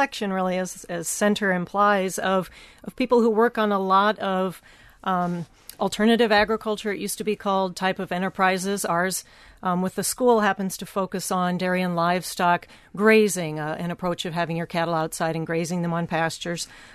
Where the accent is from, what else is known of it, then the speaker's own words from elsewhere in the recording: Iowa, United States; I grew up in Iowa, but I wasn't on a farm